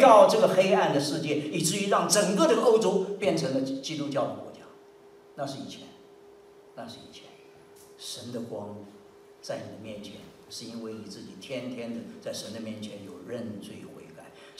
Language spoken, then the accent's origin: Chinese; Taiwan; 我们从台湾来的孩子就当兵，男孩当兵的啊。